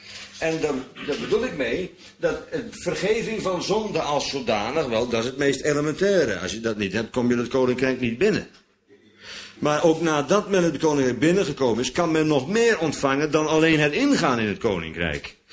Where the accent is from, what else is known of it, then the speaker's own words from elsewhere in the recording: Bodegraven, South Holland, Netherlands; Maar ja, ik kwam uit Bodegraven, dus dat kan kloppen.